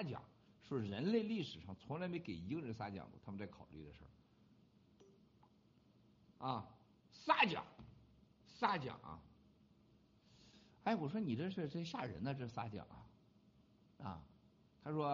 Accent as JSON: {"language": "Chinese", "region": "Shandong", "country": "China", "tie": "born or raised there", "said": "用我们山东老家说"}